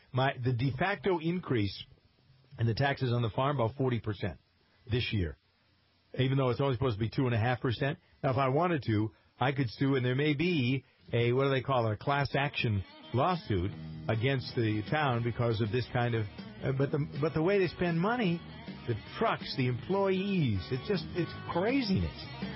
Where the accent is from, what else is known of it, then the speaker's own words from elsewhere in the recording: Framingham, Massachusetts, United States; the Daily Blog that is in Framingham, my hometown.